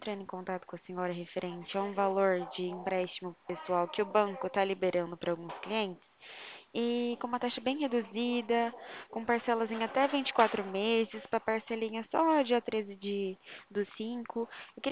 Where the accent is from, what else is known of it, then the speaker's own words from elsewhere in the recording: Ribeirão Preto, São Paulo, Brazil; Sou aqui de Ribeirão Preto.